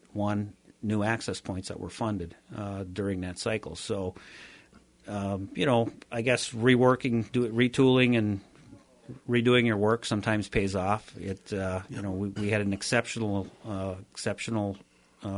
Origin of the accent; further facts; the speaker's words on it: Keweenaw, Michigan, United States; I was born and raised in Keweenaw. I've lived here, even though I've worked in Marquette for 25 or 28 years. I've lived here in Houghton, this is my home.